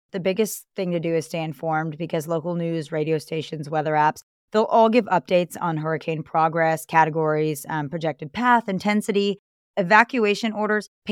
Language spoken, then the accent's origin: English; Georgia, United States; because I'm not from Florida. So when a hurricane comes, I'm like, I'm leaving. So I drive home to Georgia